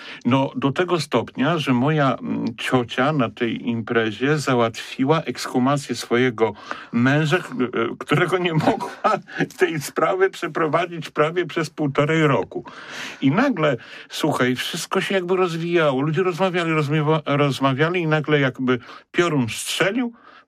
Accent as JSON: {"language": "Polish", "town": "Poznań", "region": "Greater Poland Voivodeship", "country": "Poland", "also_born_or_lived": "Zamość", "said": "ja jestem z poznaniakiem, wielkopolaninem, ale z racji pracy mojego taty mieszkaliśmy w Zamościu."}